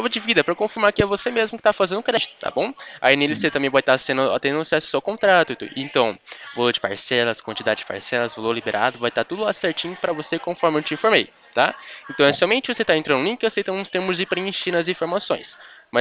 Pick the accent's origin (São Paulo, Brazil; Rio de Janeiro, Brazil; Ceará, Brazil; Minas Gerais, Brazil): São Paulo, Brazil; Americana; Americana, São Paulo, perto de Campinas.